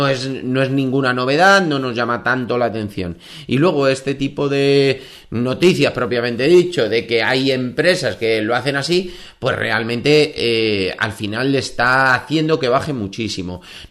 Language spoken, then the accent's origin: Spanish; Spain; cómo somos los españoles, cuánto nos gastamos de media